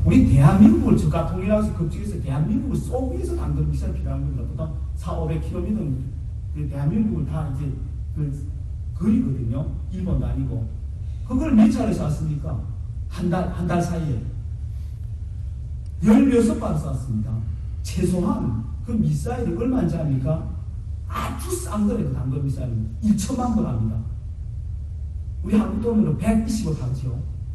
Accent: North Korea; now in South Korea; 우리 탈북자들은

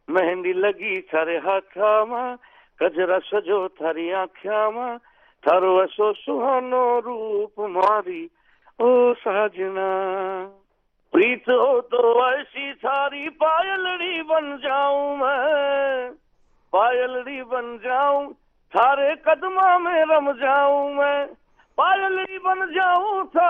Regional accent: Pakistan; born there; مطلب میں تو پاکستان کی پیدائش ہوں لیکن دادا ہمارے وہیں پیدا ہوئے, میرے والد صاحب بھی وہیں پیدا ہوئے.

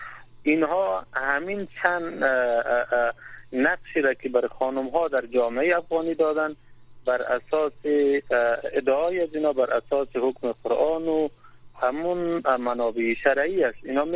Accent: Afghanistan; ما به عنوان یک افغانستانی یا به عنوان یک شهروند

